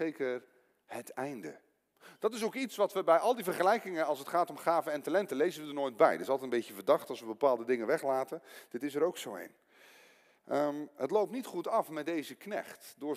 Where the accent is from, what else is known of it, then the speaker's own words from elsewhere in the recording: Ede, Gelderland, Netherlands; Ik kom uit Ede, wij doen aan bossen.